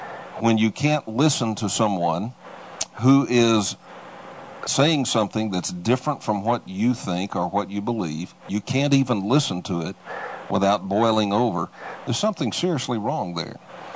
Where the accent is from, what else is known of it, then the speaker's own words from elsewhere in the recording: Texas, United States; accent: Texas; I murder English anyway with my Texas accent. My Texas accent is so bad, it's so thick, that even when I speak Serbian, a guy in Belgrade walks into a bar where I'm speaking Serbian and says, Texas, yes?